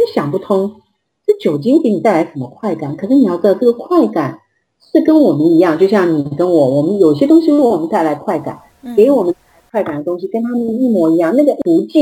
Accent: China; 你看我们中国人一到喜庆的时候我们就会喝酒。

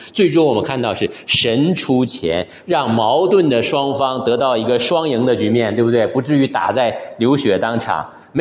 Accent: Shenyang, Liaoning, China; 我老家在沈阳

